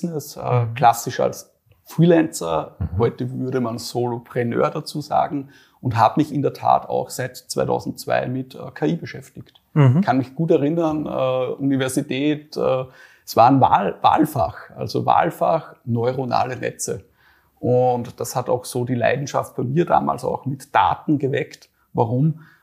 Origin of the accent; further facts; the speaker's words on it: Salzburg, Austria; born there; Ich komme gebürtig aus Salzburg.